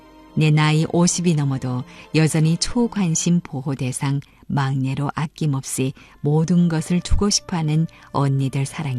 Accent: Jilin, China; moved away as an adult; 내 고향 연변이 국제적인 관광도시로 부상하고 있음을 직접 눈으로 확인하는 놀라운 순간이었습니다.

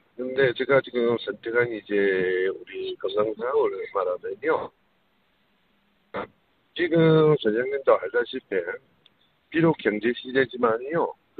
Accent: Heilongjiang, China; 저는 고향이요. 흥룡강 개동현이라는데

